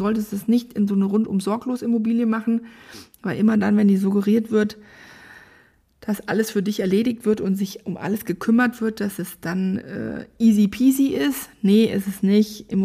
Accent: Frankfurt, Hesse, Germany; meine Heimat, Standort Frankfurt

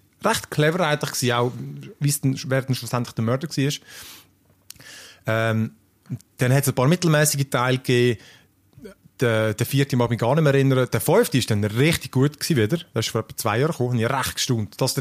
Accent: Switzerland

